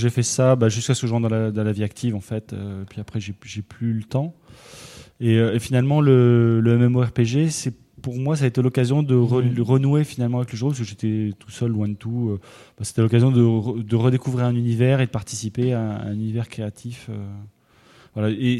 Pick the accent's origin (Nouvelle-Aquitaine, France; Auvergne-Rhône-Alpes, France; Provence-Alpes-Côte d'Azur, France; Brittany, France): Auvergne-Rhône-Alpes, France; Le truc, c'est qu'on est du Cantal, on habite au milieu du Cantal.